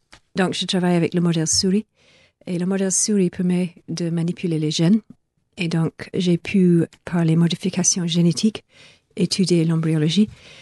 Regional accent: Scotland, United Kingdom; French is a second language; moved away as an adult; also born or lived in Oxford; je venais du nord de l'Écosse

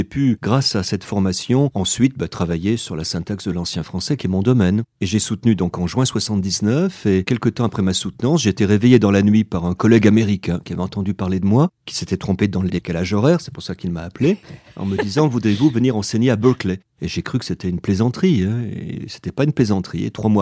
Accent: Lyon, Auvergne-Rhône-Alpes, France; born there; Je suis né à Lyon, dans un quartier populaire, un quartier de l'immigration, immigration italienne, qui s'appelle la Guillotière. Mon grand-père était de Perugia.

